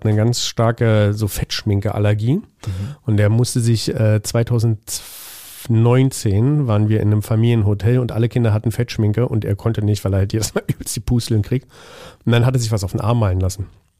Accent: Berlin, Germany; born or raised there; also born or lived in Jena

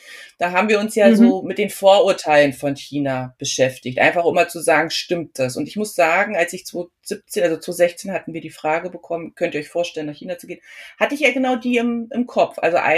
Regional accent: Germany; also mein Mann und ich, wir sind beide Deutsche.

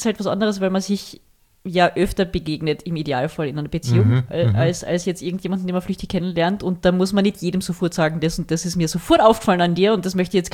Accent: Völkermarkt, Carinthia, Austria; wir sind im Völkermarkt aufgewachsen und da in einem kleinen Ort daneben.

